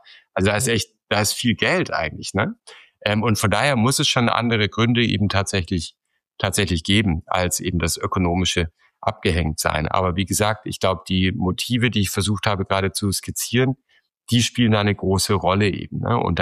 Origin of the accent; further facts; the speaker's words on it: Baden-Württemberg, Germany; Sie haben Baden-Württemberg angesprochen, was mich persönlich auch sehr interessiert, weil ich komme aus der Gegend